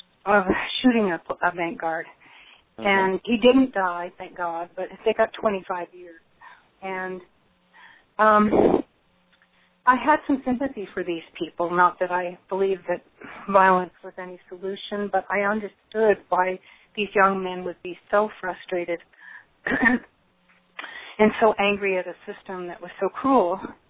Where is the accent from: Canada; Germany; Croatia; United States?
United States; Portland, Oregon; I'm from Portland, Oregon, Multnomah Friends Meeting.